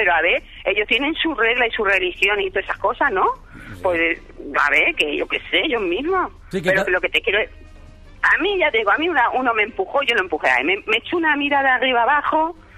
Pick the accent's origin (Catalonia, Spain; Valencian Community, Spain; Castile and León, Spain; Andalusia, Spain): Andalusia, Spain; Seville; Ah, y ya te digo yo que no, que yo soy de Sevilla.